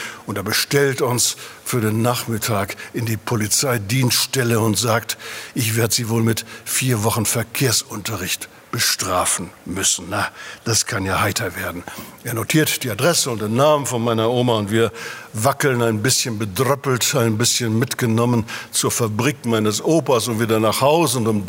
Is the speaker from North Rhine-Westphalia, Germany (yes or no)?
yes; Lüdenscheid, North Rhine-Westphalia, Germany; Ich bin in Lüdenscheid aufgewachsen, im Sauerland.